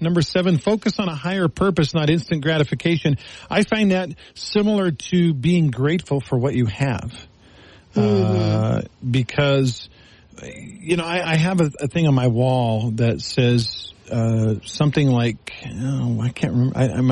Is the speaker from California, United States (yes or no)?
no; Texas, United States; growing up in the South in Texas, children addressed adults with yes sir or yes ma'am.